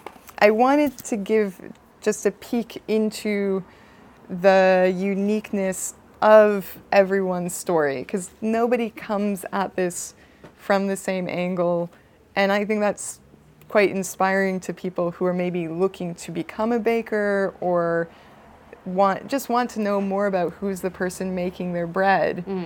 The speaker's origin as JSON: {"language": "English", "town": "Boston", "region": "Massachusetts", "country": "United States", "said": "It's sorry, excuse me. I'm from Boston. I have no manners."}